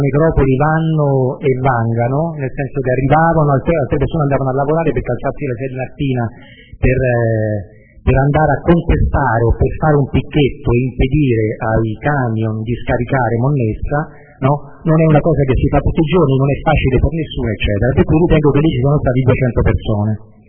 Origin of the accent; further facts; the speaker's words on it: Cerveteri, Lazio, Italy; Buonasera, intanto io sono di Cerveteri, mia nonna era di Pisciarelli, che quelli di Bracciano sanno cos'è, per cui mi sento coinvolto completamente, essendo mezzo braccianese e mezzo cervetrano.